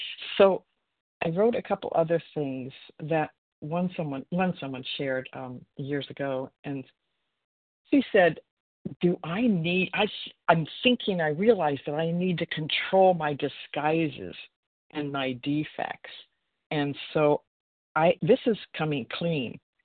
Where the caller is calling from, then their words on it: Washington, United States; Oh, sorry, Washington State. PST.